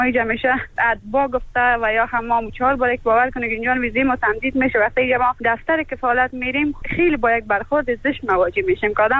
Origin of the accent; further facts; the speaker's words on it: Afghanistan; moved away; من از افغانستان آمدم، در اول یک ماهی خانه فامیلا بودم